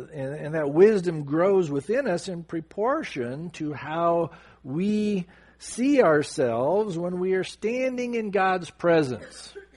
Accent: California, United States; I'm from Southern California.

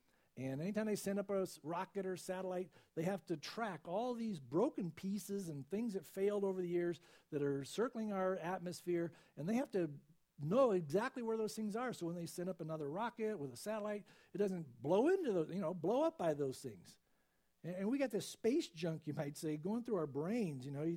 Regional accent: San Diego, California, United States; you know, I think back when I was in school, you know, growing up in San Diego, I like to play at the beach, and I like to play at, you know, play baseball.

